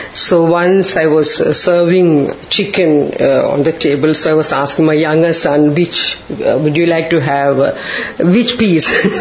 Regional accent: India; Well, I come from India

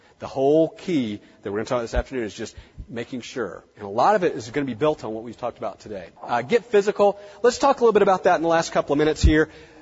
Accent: the South, United States; I'm from the South, so everything's bless his heart.

